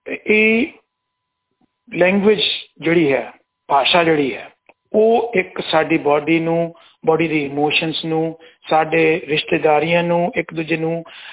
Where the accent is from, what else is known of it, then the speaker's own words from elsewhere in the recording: Moga, Punjab, India; also born or lived in Uttar Pradesh / Lucknow / Saudi Arabia; ਪੰਜਾਬੀ ਮੈਂ ਸਿੱਖੀ ਸੀ from the birth, I born in Moga, ਤਾਂ ਮੈਂ ਉੱਥੇ ਪੈਦਾ ਹੋਇਆ ਤੇ ਮੈਨੇ ਪੰਜਾਬੀ ਆਪਣੇ ਘਰ ਚ ਬੋਲਣੀ ਸਿੱਖੀ ਸਾਰੇ ਪੜੋਸੀਆਂ ਦੇ ਨਾਲ, ਦੋਸਤਾਂ ਦੇ ਨਾਲ। ਫਿਰ ਆਪਾਂ ਗਏ ਯੂਪੀ ਚ, ਗਏ ਹਿੰਦੀ ਸਿੱਖੀ, ਲਖਨਊ ਚ ਮੈਂ ਗਿਆ ਉਰਦੂ ਸਿੱਖੀ, ਮੈਂ ਸਾਊਦੀ ਅਰੇਬੀਆ ਚ ਕੰਮ ਕੀਤਾ ਉੱਥੇ ਮੈਂ ਅਰਬੀ ਸਿੱਖੀ।